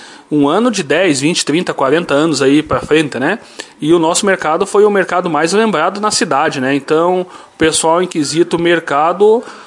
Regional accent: Santa Catarina, Brazil; eu sou de Santa Catarina, sou casado com uma lagoense

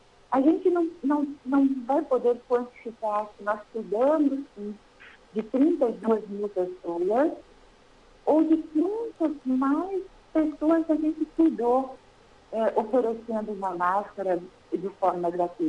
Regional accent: Protásio Alves, Rio Grande do Sul, Brazil; Foram para Protásio Alves, que é a minha terra natal.

